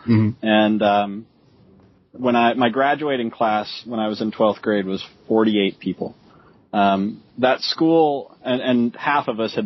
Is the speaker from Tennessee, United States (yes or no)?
yes; Nashville, Tennessee, United States; Nashville is where I grew up, and Nashville's a really beautiful town.